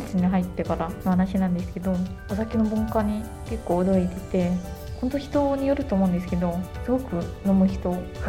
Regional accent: Malaysia; first language Malay; Japanese is a second language; 母国語だとマレー語っていう言語なんですけど、ほぼ全員マレーシア人

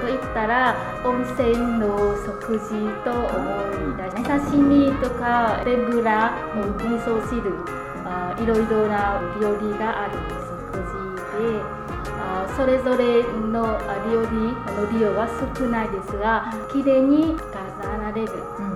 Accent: Vietnam; Japanese is a second language

